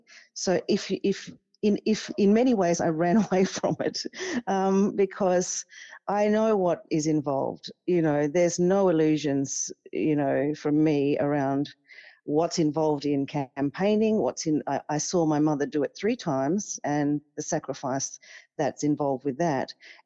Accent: Papua New Guinea; So I was back in my home country in the last elections after a couple of decades working abroad, just going about my career, slowly coming back and reconnecting with the Pacific and then Papua New Guinea.

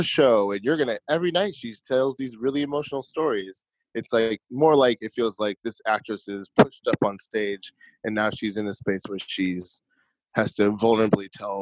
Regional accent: Chicago, Illinois, United States; Totally. I'm a director from Chicago. I went to Emerson College for my undergrad in theater studies. I did a lot of producing and then directing in Chicago.

